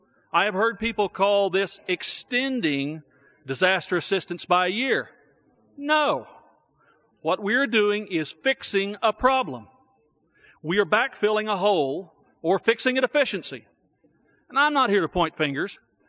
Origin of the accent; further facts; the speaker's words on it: Oklahoma, United States; Just yesterday in my home state of Oklahoma, we had temperatures topping out at 115 degrees.